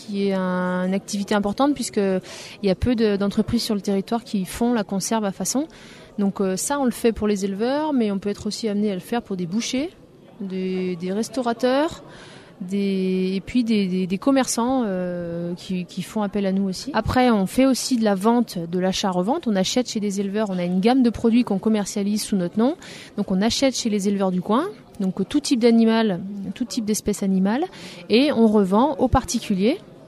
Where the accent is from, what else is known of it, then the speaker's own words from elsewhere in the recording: Lyon, Auvergne-Rhône-Alpes, France; Moi je suis originaire de Lyon, je suis lyonnaise à l'origine et je suis arrivée ici il y a une petite dizaine d'années en stage chez un agriculteur. Je me suis installée, moi mon compagnon est agriculteur, donc ça fait 7-8 ans que je suis installée ici.